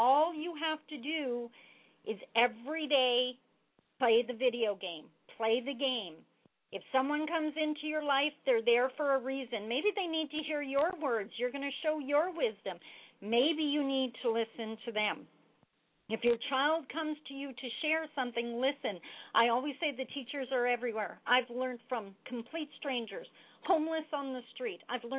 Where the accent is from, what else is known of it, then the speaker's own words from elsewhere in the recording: Ontario, Canada; I am from Northern Ontario, so I can relate to the challenges up here.